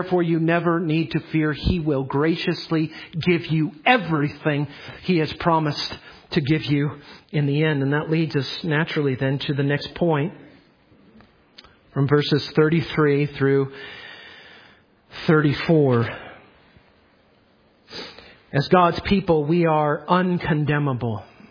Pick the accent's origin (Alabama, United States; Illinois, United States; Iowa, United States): Illinois, United States; Chicago; maybe it's because I'm from the Chicago area, I'm more familiar with it.